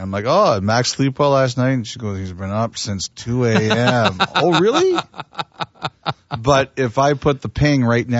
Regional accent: Toronto, Ontario, Canada; I grew up in Toronto.

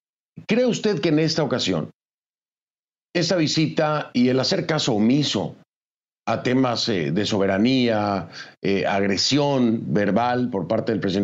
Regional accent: Mexico; haya estado en mi país y sabe que desgraciadamente a veces los mexicanos en Estados Unidos son una cosa y los mexicanos en México son otra

